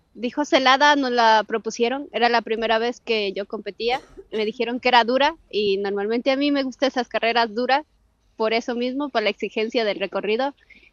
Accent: Quito, Pichincha, Ecuador; moved away as an adult; now in Spain; como ya llevo años aquí en España y yo corría esa. Digo, parece la carrera que estoy en mi país.

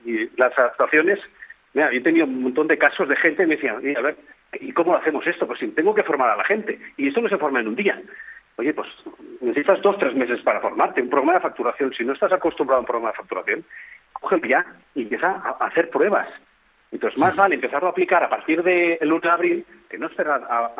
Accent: Spain; ya sabemos cómo somos los españoles

